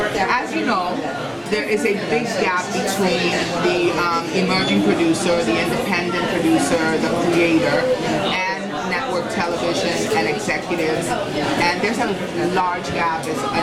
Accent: New York, United States; now in Los Angeles, United States; You know, I grew up in New York, even though I live in LA now. But I am a New Yorker at heart.

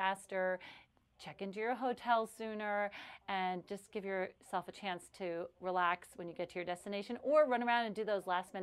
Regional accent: New Orleans, Louisiana, United States; maybe you want to head to my hometown, New Orleans.

